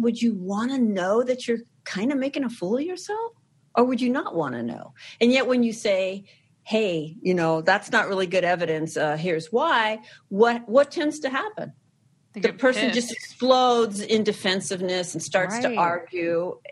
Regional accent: Canada; I'm from Canada.

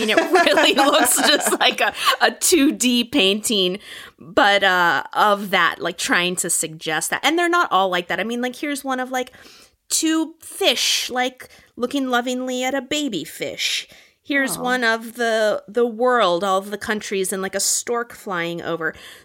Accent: Arizona, United States; Oh my God, Arizona, keeping it classy. I'm from Arizona, by the way.

